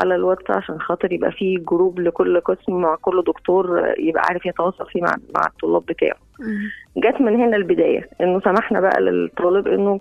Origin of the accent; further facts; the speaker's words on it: Minya Governorate, Egypt; انا كنت مغتربه وبدرس عين شمس وانا من المنيا، فكنت في سكن جامعي